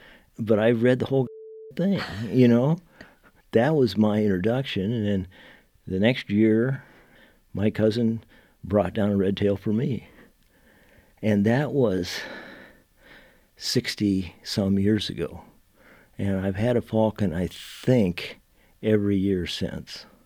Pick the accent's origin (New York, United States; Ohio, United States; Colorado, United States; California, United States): Ohio, United States; I grew up in Ohio.